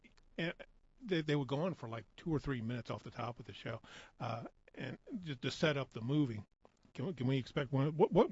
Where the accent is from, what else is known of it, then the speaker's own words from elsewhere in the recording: Indianapolis, Indiana, United States; I'm from Indianapolis and I grew up here